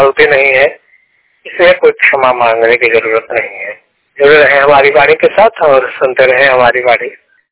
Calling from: Mirzapur, Uttar Pradesh, India; जिला मिर्जापुर, उत्तर प्रदेश से बात कर रहा हूँ।

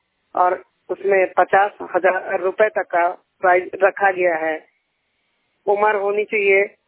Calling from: Raebareli, Uttar Pradesh, India; मैं 100% blind UP Uttar Pradesh district Raebareli से बात कर रहा हूँ।

